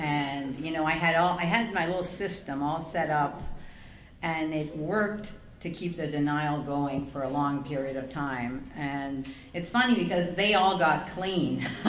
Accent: Canada; I'm originally from Canada, and I travel to Costa Rica regularly

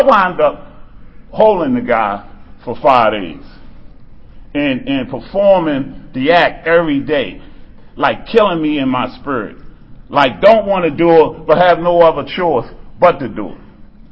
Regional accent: Baltimore, Maryland, United States; I come from Cherry Hill. I come from a place in Baltimore where they said anything you get involved with, you need to handle it.

